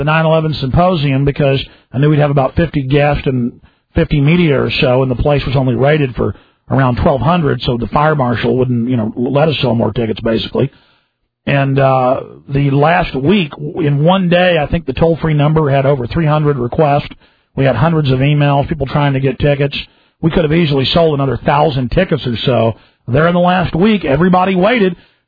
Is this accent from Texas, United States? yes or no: yes; Texas, United States; right there by White Rock Lake. I grew up there on San Fernando Way. It was a street I was born on.